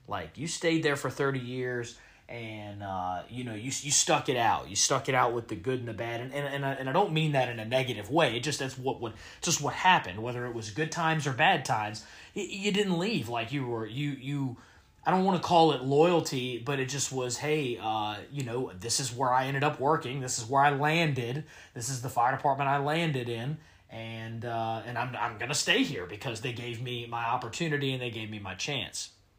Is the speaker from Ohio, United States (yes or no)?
no; Richmond, Virginia, United States; growing up around Richmond my entire life. Just there's not a lot of books that highlight the fire service here in the Central Virginia area, the Richmond metro area